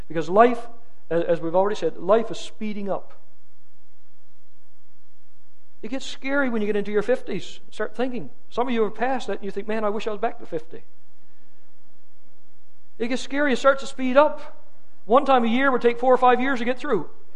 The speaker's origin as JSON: {"language": "English", "region": "Newfoundland and Labrador", "country": "Canada", "said": "I didn't know anything about boats, even though I'm from Newfoundland."}